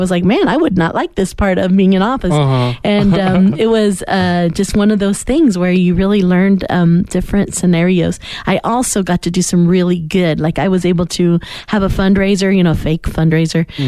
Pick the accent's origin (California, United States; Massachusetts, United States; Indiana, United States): Indiana, United States; I am from Indiana, so we went to Indiana State University.